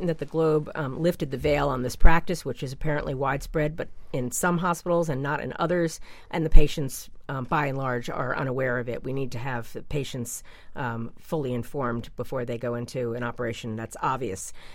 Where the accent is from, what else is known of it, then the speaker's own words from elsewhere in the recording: New York, United States; You know, I come from a state, I grew up in New York, where we had the Regents high stakes test at the end of every year in every subject in high school anyway.